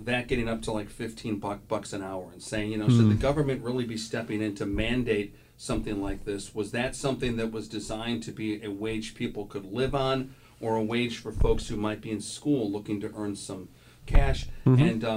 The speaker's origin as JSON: {"language": "English", "town": "Chicago", "region": "Illinois", "country": "United States", "said": "I mean, it's like I'm from Chicago, but I feel like I'm more actually local than folks who were actually born there."}